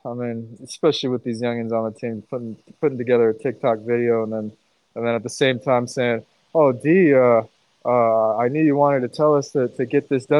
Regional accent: California, United States; Yeah, I got to do our part as a Californian, go support these San Francisco restaurants.

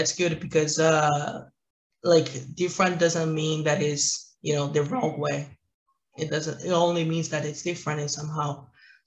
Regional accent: Rio de Janeiro, Brazil; English is a second language; now in Toronto, Canada; Like and I'm from Rio, man. Like it's a summer all year. You know, like we go to the beach.

